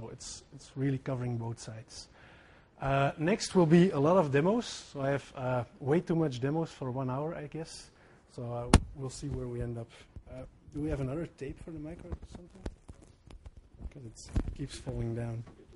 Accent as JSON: {"language": "English", "town": "Antwerp", "region": "Flanders", "country": "Belgium", "second_language": "English", "said": "I'm from Antwerp, but due to the fact that I'm speaking English, it should be hidden a bit that I'm from Antwerp in my language."}